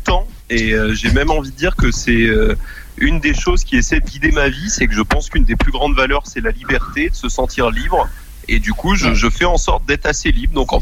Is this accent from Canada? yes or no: no; Trélazé, Pays de la Loire, France; je suis vraiment originaire d'Angers. J'ai grandi à Trélazé. Mes parents sont venus travailler à Trélazé dans les mines d'Ardoise. Ah ouais, famille de mineurs bretonnes et fiers